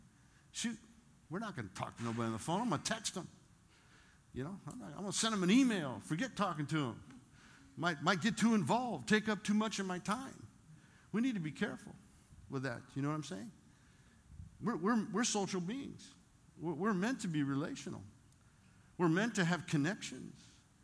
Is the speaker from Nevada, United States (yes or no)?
yes; Las Vegas, Nevada, United States; We're from Vegas, okay? Come on, give us a break. It's our home. Vegas, they have the best food.